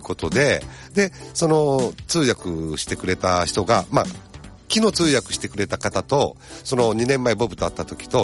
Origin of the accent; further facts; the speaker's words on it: Aichi, Japan; accent: Mikawa dialect; 僕ですか？僕喋るの三河弁だけですからね。